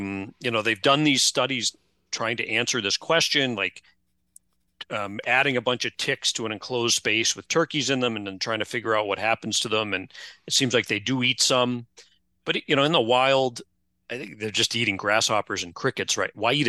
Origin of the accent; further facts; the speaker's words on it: Plymouth, Massachusetts, United States; Like, I grew up on the Plymouth side where all the warm water gets blown across to the Cape every day because of the prevailing southwesterlies. And so I grew up in basically Maine water over there in Plymouth.